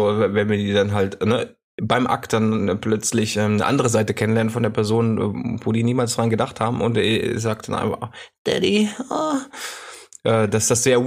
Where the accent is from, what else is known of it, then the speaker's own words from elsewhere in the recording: Northern Germany, Germany; Aber ich komme aus dem Norden.